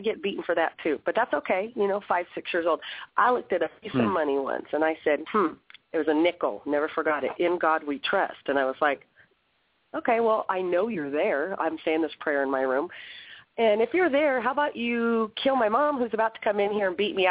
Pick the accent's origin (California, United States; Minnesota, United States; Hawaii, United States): California, United States; Hollywood; born there; also born or lived in Inglewood; My pleasure. I was born in Hollywood, California, 1966. I went and moved to Inglewood